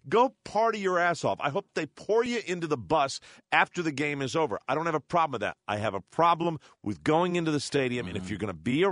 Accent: Ireland; Trust me, as an Irishman, that is part of the equation.

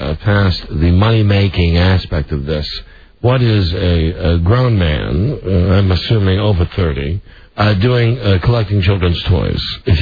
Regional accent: New York, United States; When I was growing up in the Bronx, I was good friends with Larry Zeiger.

